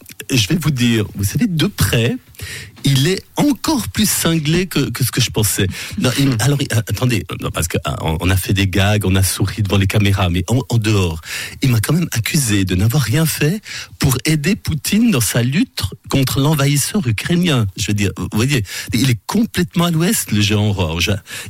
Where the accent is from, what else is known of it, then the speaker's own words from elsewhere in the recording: Valais, Switzerland; Tu sais, moi, je suis valaisan, on est en Valais. Canton catholique